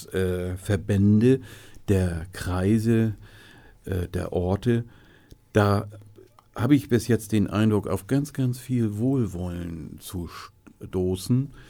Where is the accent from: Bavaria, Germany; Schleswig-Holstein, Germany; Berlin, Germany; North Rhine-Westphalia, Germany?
Schleswig-Holstein, Germany; Flensburg; born there; dann über Flensburg, meiner Geburtsstadt, zurück